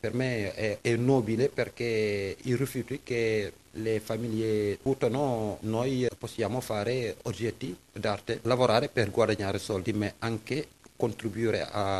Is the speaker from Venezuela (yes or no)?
no; Senegal; Italian is a second language; moved away as an adult; now in Italy; Da mio paese ho fatto un po' di artigiano